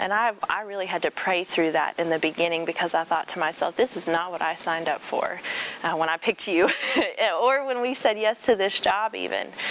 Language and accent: English; Florida, United States; I'm originally from Florida. I grew up on the beach.